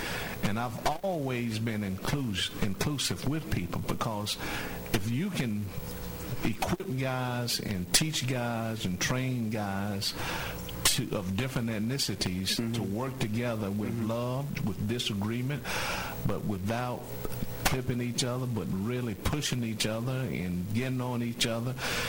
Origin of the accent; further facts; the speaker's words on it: Phenix City, Alabama, United States; also born or lived in Columbus; So even though I was born in Columbus, but our residents were in Phenix City. So I grew up in Phenix City.